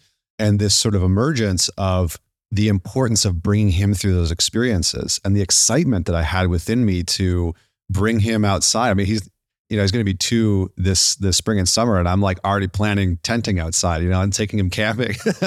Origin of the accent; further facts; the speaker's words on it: Northern Canada, Canada; Yeah, I remember camping as a kid, and I grew up in Northern Canada.